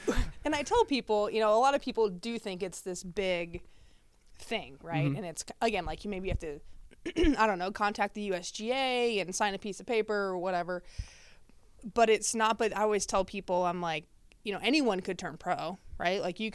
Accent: West Chester, Ohio, United States; now in Darke County, United States; So I was born in Westchester, Ohio. Went to Lakota West High School. Graduated in 2008.

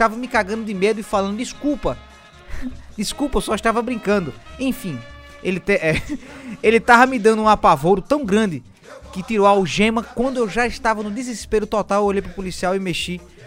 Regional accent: São Paulo, Brazil; eu sou de São Paulo, fui passar o carnaval em Minas Gerais, em uma cidade que se chama Campina Verde.

